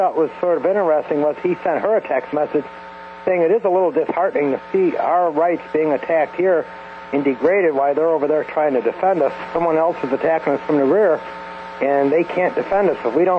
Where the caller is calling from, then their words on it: Elgin, Illinois, United States; from Elgin, Illinois.